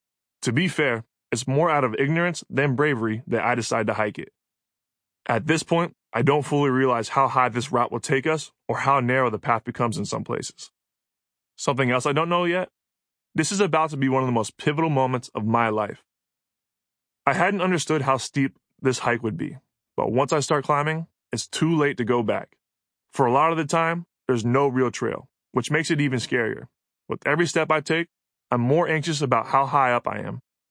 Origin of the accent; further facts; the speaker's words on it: Florida, United States; I come from Florida, which is beautiful in its own way, but it's nothing but flat, completely flat.